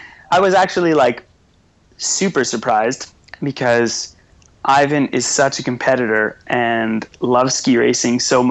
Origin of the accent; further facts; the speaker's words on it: Canada; the choices I've made to be a ski racer as a Canadian kid growing up.